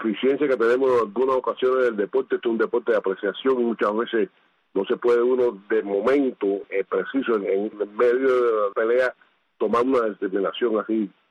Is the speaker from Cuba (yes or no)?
yes; Santo Domingo, Villa Clara, Cuba; Soy oriundo de Rodrigo, es un barrio del municipio de Santo Domingo, de la provincia de Las Villas, Santa Clara. Nací allí y me crié allí durante 32 años, viví en ese mismo lugar